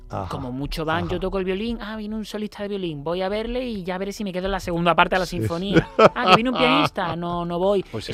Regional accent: Seville, Andalusia, Spain; soy sevillano.

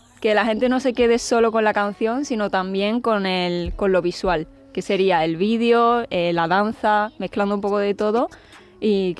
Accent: Seville, Andalusia, Spain; born there; Sí, en Triana. Mi hermana y yo nacimos en Triana.

